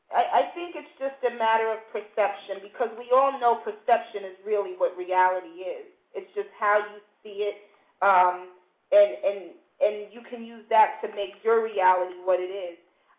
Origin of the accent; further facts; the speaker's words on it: New Jersey, United States; born there; I'm on a terrorist watch list, and I was born in New Jersey.